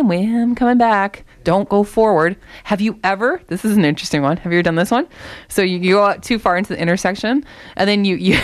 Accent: Windsor, Ontario, Canada; And I'm from Windsor, so my dad worked at Chrysler, as did my grandfather.

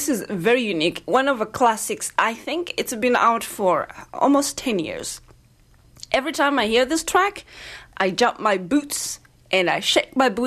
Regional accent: Malawi; Malawi, which is where I come from

